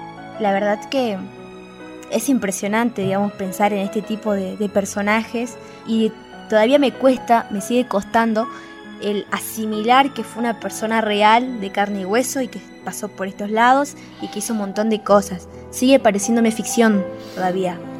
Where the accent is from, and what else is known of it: Argentina